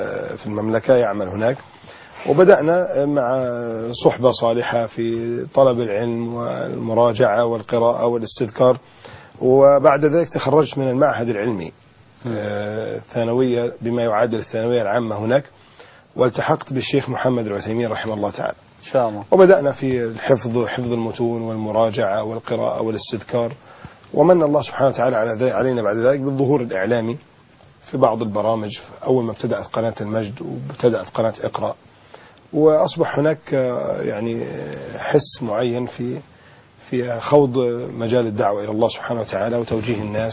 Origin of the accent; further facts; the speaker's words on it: Alexandria, Alexandria Governorate, Egypt; born there; أنا من مواليد الأسكندرية، أطرق باب الأربعين هذه السنة